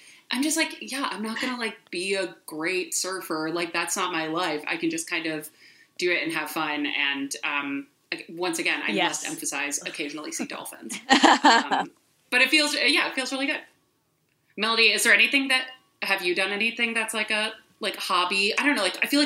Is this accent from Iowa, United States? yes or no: no; Chicago, Illinois, United States; also born or lived in New York; now in Los Angeles, United States; I grew up in Chicago. I went to school on the East Coast, lived in New York for a little bit, then lived in Chicago again in my 20s, and then I moved out to LA a few years ago.